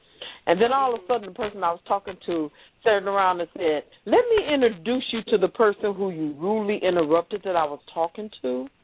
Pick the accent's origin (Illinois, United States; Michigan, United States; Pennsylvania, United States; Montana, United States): Illinois, United States; Chicago; Remember, I'm from Chicago.